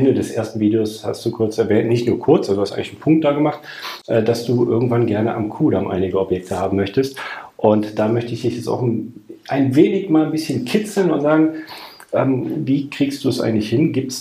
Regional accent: Cologne, North Rhine-Westphalia, Germany; Also ich wollte gerade sagen, ich komme aus Köln

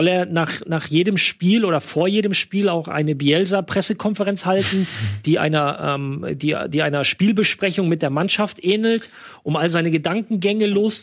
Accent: North Rhine-Westphalia, Germany; Düren ist ganz in der Nähe von da, wo ich aufgewachsen bin

